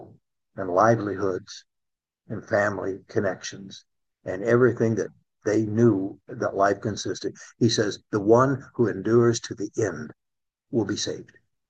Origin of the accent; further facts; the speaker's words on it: England, United Kingdom; I'm English all the way.